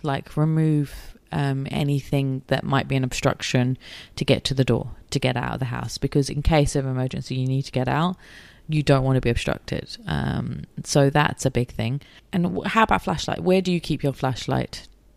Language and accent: English; London, United Kingdom; London with the Grenfell Tower, and that affected me quite a lot because it's, you know, my hometown. We live in a big city and there's lots of towers here